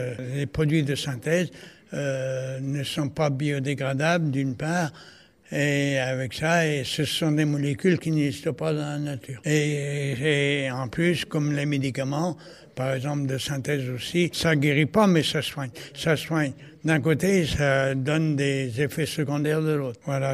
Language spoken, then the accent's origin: French; Presles, Île-de-France, France; Je viens de Presles, dans le Val d'Oise, à côté de Beaumont-sur-Oise.